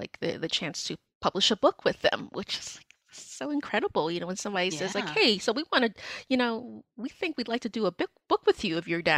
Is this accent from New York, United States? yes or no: yes; New York, United States; being like a woman, being Cambodian, being a New Yorker, all those things were in there.